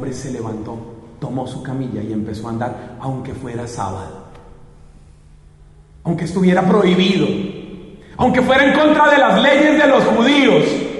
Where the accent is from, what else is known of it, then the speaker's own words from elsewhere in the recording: Bogotá, Colombia; Yo vengo desde Bogotá